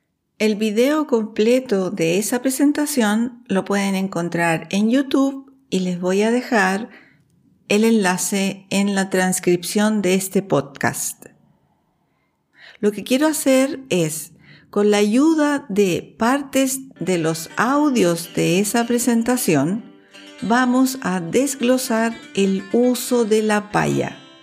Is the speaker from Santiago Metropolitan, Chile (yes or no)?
yes; Santiago, Santiago Metropolitan, Chile; Yo nací en la ciudad. Yo soy de Santiago. No vengo del campo.